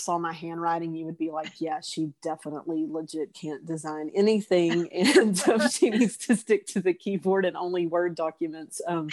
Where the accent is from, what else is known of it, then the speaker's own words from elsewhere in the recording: Texas, United States; growing up in East Texas and in Texas in general, men do often go away for the weekends to go hunting.